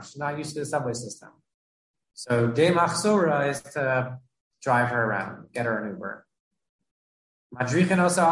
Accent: Queens, New York, United States; let's say, growing up in Queens, I never took a car service, right? I took a subway wherever I had to go.

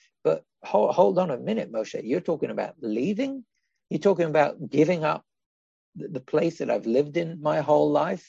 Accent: England, United Kingdom; And you'd think I'm English, I should know all about English history

